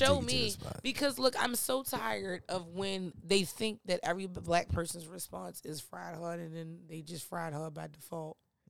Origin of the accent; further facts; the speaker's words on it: Baltimore, Maryland, United States; Yo, because I'm from Baltimore. I have to put us on.